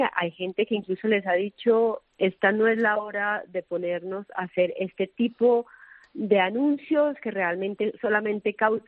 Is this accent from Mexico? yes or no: no; Colombia; Yo soy colombiana, también se utiliza muchísimo en Colombia